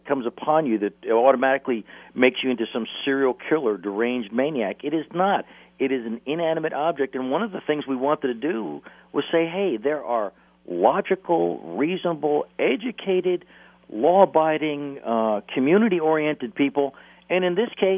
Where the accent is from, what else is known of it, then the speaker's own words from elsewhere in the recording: New Jersey, United States; Wait a minute. I'm from New Jersey. I was raised there. I know the mindset